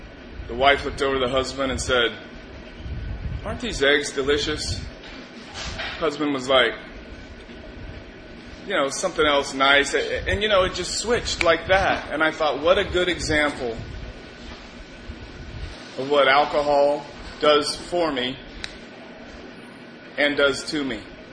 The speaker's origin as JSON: {"language": "English", "region": "Texas", "country": "United States", "tie": "born or raised there", "said": "I was born and raised in Texas, and realized at a very young age that I felt separate from, you know, my sister, raised in the same house"}